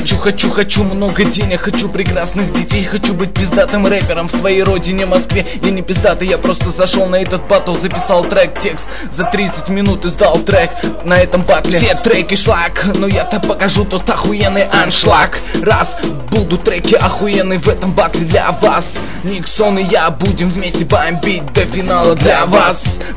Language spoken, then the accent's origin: Russian; Estonia; я из Эстонии, всем. Но родился в Советском Союзе.